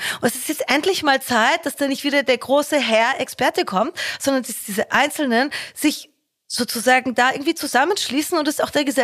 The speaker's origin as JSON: {"language": "German", "country": "Germany", "said": "Ich meine, ich komme aus Deutschland, die Deutsche Bahn, ich weiß gar nicht, was ich da sagen soll, ja."}